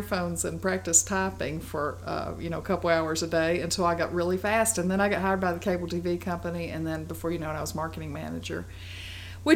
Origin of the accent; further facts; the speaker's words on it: Seymour, Tennessee, United States; I grew up in Seymour, a little bedroom community of Knoxville now